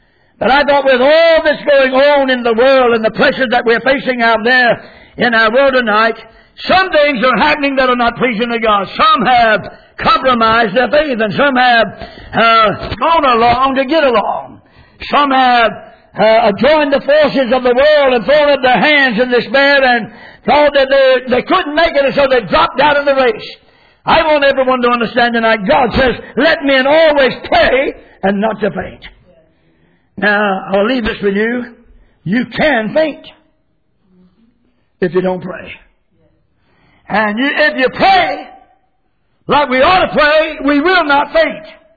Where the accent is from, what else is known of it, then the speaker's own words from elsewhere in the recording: North Carolina, United States; born there; I was born in Sampson County, and they have a record of my birth in Sampson County, North Carolina.